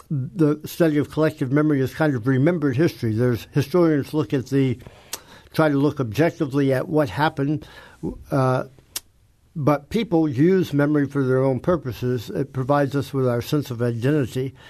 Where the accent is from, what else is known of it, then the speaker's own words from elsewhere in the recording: the South, United States; I grew up in the South in the 1950s and early 60s, and history books there didn't talk much about slavery.